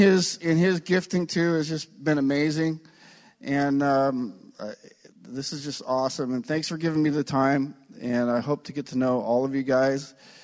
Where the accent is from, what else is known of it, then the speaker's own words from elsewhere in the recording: Stockton, California, United States; she followed her, the father of Christina, down to my hometown, Stockton.